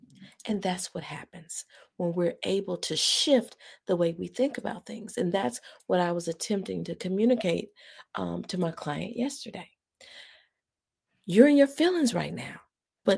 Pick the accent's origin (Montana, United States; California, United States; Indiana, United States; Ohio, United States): Ohio, United States; Cleveland; She moved back to Cleveland. We're from Cleveland, Ohio. Love Cleveland.